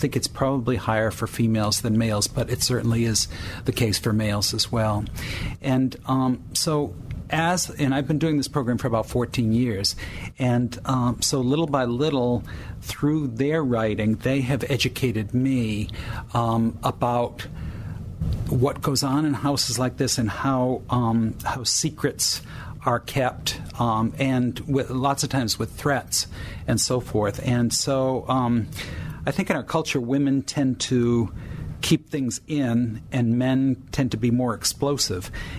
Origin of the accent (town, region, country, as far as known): Norwich, Connecticut, United States; born or raised there